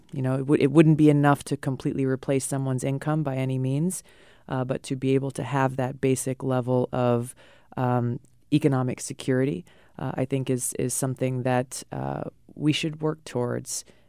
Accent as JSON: {"language": "English", "region": "Hawaii", "country": "United States", "tie": "born or raised there", "said": "not only in my home state of Hawaii"}